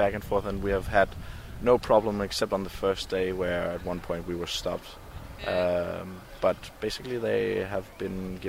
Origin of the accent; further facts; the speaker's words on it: Denmark; I'm a journalist from Denmark, working from the Danish newspaper Nyhedsavisen.